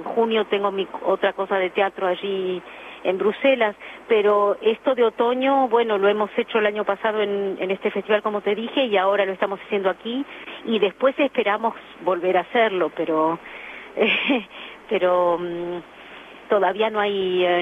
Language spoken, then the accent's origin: Spanish; Venezuela; also born or lived in London / Brussels; yo fui actriz de niña en Venezuela